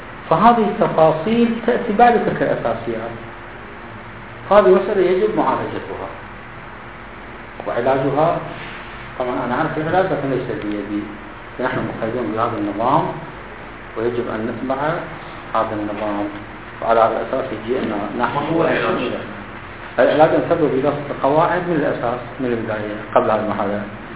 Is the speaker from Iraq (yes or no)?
yes; Iraq; first language ku; Arabic is a second language; أنا لست عربية، قلت لكم أنا كردي الأصلي والنسبي، عربي الثاني والأدبي، فالمدارس الابتدائية والمتوسطة والإعدادية درسنا باللغة العربية في العراق